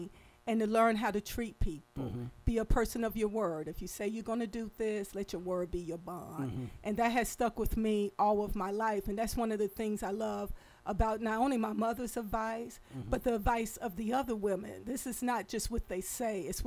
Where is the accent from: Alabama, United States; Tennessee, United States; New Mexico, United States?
Alabama, United States; Tuskegee; I am originally born and raised in Tuskegee, Alabama, mm-hmm. and by trade I am engineer